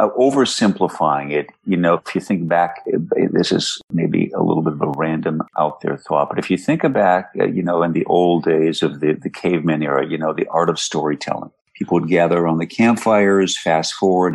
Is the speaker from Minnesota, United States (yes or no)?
yes; Twin Cities, Minnesota, United States; I loved what NBC did as a kid growing up in the Twin Cities.